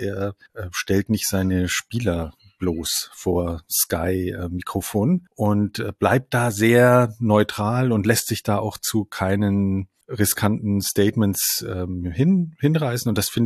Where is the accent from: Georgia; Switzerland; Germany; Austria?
Germany; Munich, Bavaria; now in Hamburg, Germany; Ich bin tatsächlich in München aufgewachsen, lebe aber mittlerweile in Hamburg schon über 20 Jahre